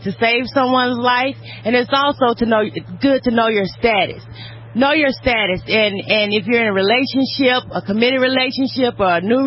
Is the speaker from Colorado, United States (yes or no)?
no; Destin, Florida, United States; and I'm from Destin.